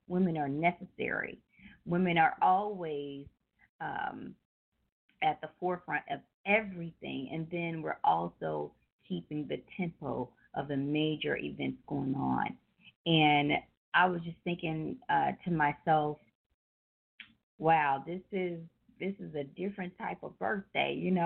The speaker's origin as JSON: {"language": "English", "town": "Memphis", "region": "Tennessee", "country": "United States", "tie": "born or raised there", "said": "And also thanks for Tri-State Defender for from my hometown, Memphis, of definitely putting us on the map there"}